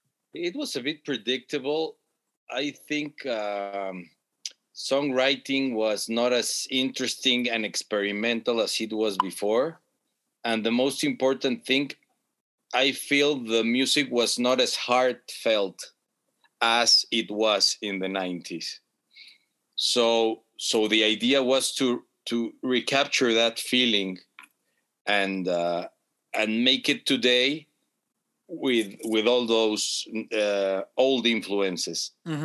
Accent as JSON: {"language": "English", "region": "Querétaro", "country": "Mexico", "said": "Yeah, I am from Querétaro, Mexico."}